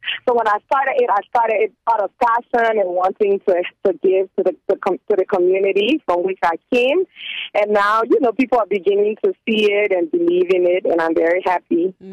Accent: Liberia; I'm from the Fele ethnic group, and it's the largest ethnic group in Liberia

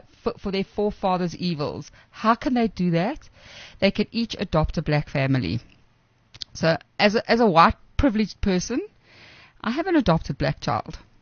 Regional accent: Woodstock, Western Cape, South Africa; Yeah, I'm from Woodstock, eh?

